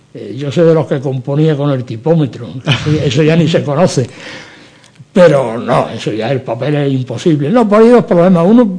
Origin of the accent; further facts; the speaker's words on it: Granada, Andalusia, Spain; born there; now in Madrid, Spain; en Granada, donde yo nací. Luego ya me decidí a venirme a Madrid a ver qué pasaba, y pasó